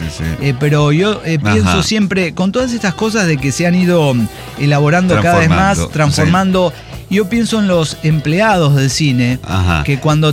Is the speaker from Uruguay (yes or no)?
no; Rosarito, Baja California, Mexico; Yo crecí en Rosarito, Baja California, donde no hubo cine hasta el 2010.